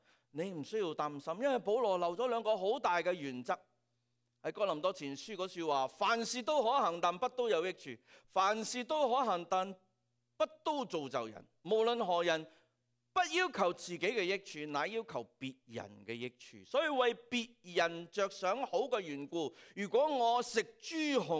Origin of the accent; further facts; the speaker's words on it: Hong Kong; 我们在香港成长的时候